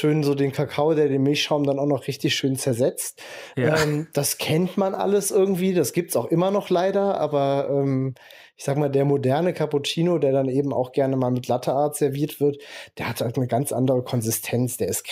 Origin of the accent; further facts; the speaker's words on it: Bonn, North Rhine-Westphalia, Germany; born there; Dann war das ein Gebirgspanorama, thematisch an das Siebengebirge angelehnt, weil ich gebürtiger Bonner bin.